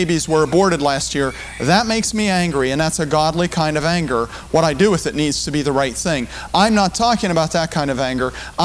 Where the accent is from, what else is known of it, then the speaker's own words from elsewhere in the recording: Scotland, United Kingdom; Being a Scotsman, man, I want to tell you, when I'm angry, I'm going to let you know.